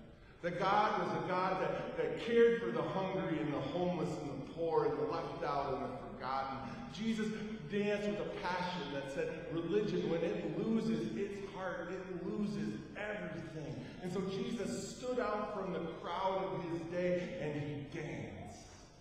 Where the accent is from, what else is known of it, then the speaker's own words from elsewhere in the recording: Wisconsin, United States; I gotta say, I'm from Wisconsin, man, where beer falls into two categories: Pabst Blue Ribbon and Old Milwaukee.